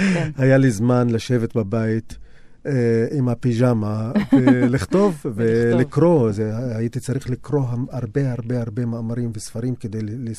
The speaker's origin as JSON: {"language": "Hebrew", "town": "Nazareth", "region": "Northern District", "country": "Israel", "said": "כן, אני מנצרת, כן, אבל אני תושב העולם, כאילו."}